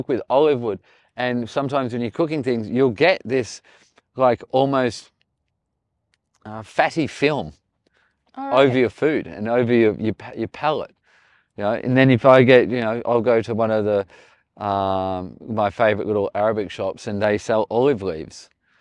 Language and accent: English; Australia; Because braai, look, I'm an Australian.